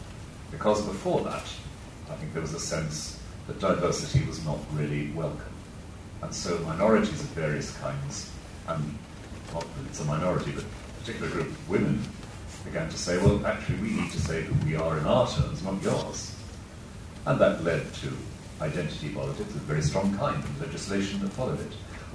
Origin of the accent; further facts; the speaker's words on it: Wales, United Kingdom; as Welsh people, we inherit. We actually, this small nation, took deeply seriously the moral priority of education